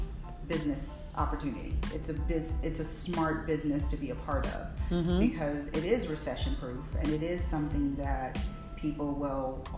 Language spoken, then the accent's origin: English; Houston, Texas, United States; I was born in Houston. Okay. So I'm born and raised. I've lived here all my life.